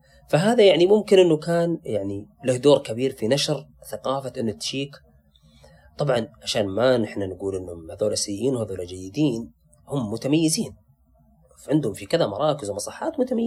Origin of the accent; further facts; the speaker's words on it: Saudi Arabia; أنا الجهاز هذا ما هاخذه معي بالطيارة ودي ديرتي